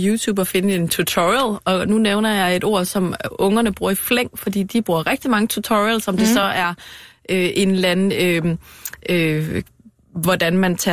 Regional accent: Aarhus, Central Denmark Region, Denmark; nu kommer jeg fra Aarhus, så jeg har hørt rigtig mange sådan nogle Aarhus-vittigheder

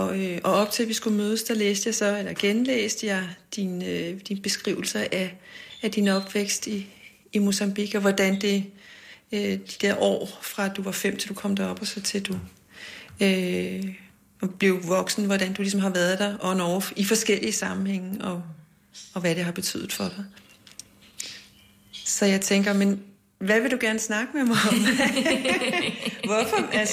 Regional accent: Greenland; og jeg er opvokset i Grønland.

